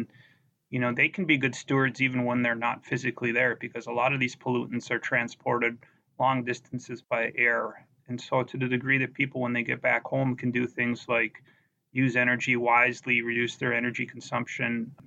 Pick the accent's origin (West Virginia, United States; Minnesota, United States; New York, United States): Minnesota, United States; being a Viking fan that I am, that's not too surprising, being I'm from Minnesota